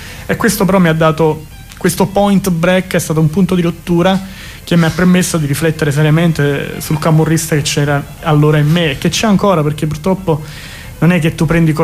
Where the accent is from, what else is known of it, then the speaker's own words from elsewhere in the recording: Naples, Campania, Italy; sono cresciuto a Scampia, quindi in un mondo nel mondo.